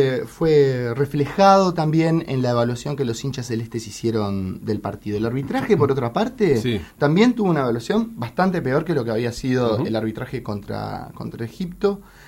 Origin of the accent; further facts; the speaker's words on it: Uruguay; Todos necesitamos ver el partido, pero porque somos uruguayos.